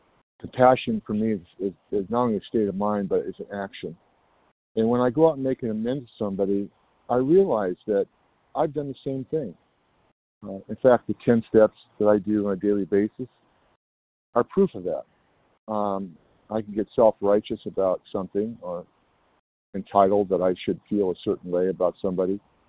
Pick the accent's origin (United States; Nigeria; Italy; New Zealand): United States; California; I'm from California, and I welcome all the new people on this call today.